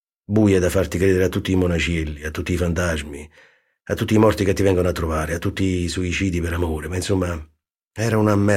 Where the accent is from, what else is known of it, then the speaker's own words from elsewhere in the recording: Naples, Campania, Italy; born there; Io sono nato a Vico Speranzella.